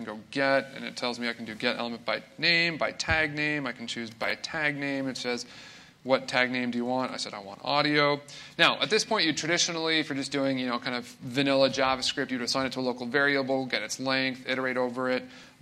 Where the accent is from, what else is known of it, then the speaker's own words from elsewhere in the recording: Kanata, Ontario, Canada; I always type Kanata because I'm from Kanata, Ontario.